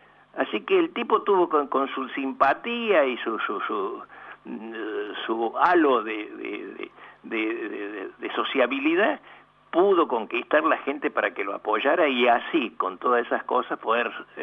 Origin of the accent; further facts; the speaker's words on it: Córdoba, Argentina; yo soy cordobés